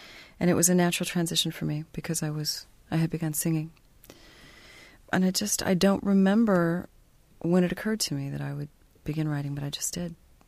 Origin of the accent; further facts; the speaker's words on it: Torrance, California, United States; moved away as an adult; I grew up in Torrance, which is in Southern California. And I left as soon as I was done with high school and really pretty much never went back to L.A. Lived all over the country and Southeast Asia.